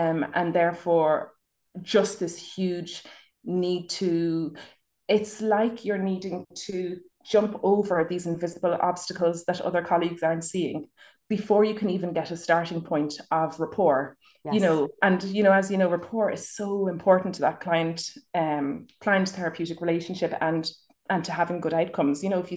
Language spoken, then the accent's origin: English; Ireland; accent: Irish; also born or lived in Sierra Leone; And I feel, because my accent is Irish, that you nearly have the sense that the Africans amongst us would think, oh, she's not African at all